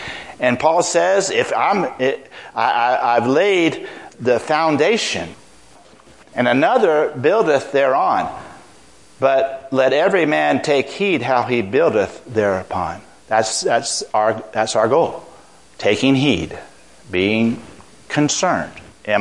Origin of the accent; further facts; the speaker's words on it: Miami, Florida, United States; He worked with my church in growing up in Miami.